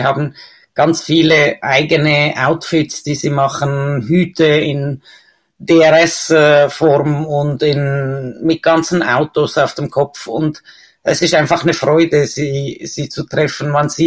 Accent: Switzerland; ich komme ja aus der Schweiz, wie man hören kann.

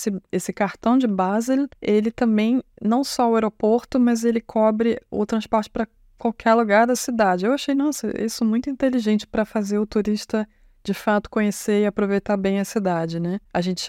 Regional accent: Brazil; now in Germany; a atenção é que aqui na Alemanha, eles não costumam ter o hábito de trancar a porta de casa. Eu, como brasileira, acho isso um absurdo

